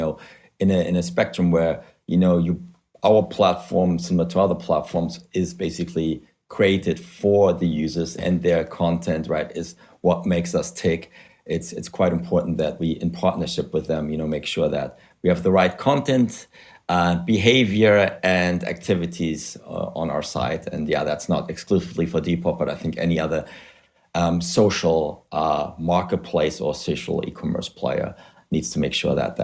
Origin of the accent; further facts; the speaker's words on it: Germany; English is a second language; moved away as an adult; also born or lived in Spain / United States; now in London, United Kingdom; as you can hear from my weird accent, I'm originally from Germany, where I studied economics, but I left, an eternity ago, I think over 15 years ago, and subsequently lived in Spain, Africa, the US, and then for the last 12 years here in London.